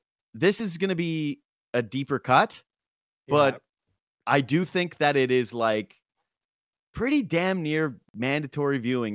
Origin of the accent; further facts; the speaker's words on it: Canada; as a Canadian it probably jumps up the list a bit more